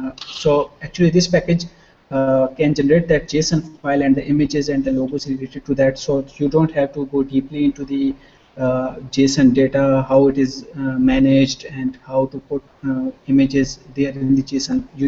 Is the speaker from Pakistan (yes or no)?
yes; Pakistan; I'm from Pakistan.